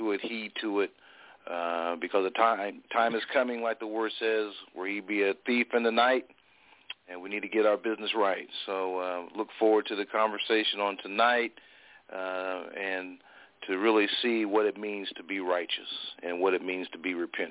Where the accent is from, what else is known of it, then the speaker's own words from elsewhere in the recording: Champaign, Illinois, United States; I'm also from Champaign, a guest of Pastor Chris